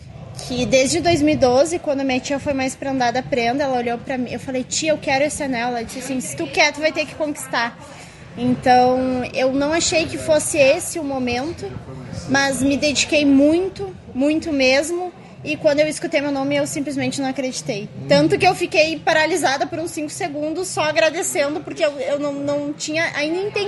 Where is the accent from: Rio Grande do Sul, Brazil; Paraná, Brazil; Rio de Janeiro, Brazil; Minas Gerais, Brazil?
Rio Grande do Sul, Brazil; Lagoa Vermelha; now in Vacaria, Brazil; Eu, como não sou natural de Vacaria, sou de Lagoa Vermelha, desde que eu cheguei aqui